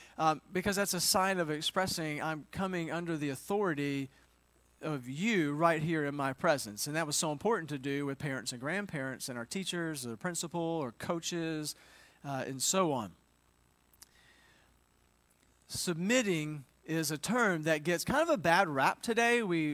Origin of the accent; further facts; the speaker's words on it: Tillman's Corner, Alabama, United States; So I grew up in Tillman's Corner, Alabama, which is on the south side of Mobile, down the Gulf Coast. So we would call that the Deep South.